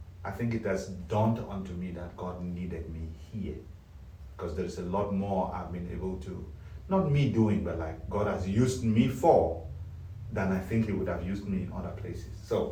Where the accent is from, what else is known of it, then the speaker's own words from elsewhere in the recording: Cameroon; I am from Cameroon, born in Cameroon.